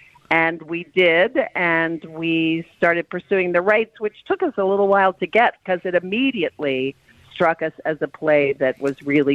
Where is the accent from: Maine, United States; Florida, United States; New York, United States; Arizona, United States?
New York, United States; I am from New York.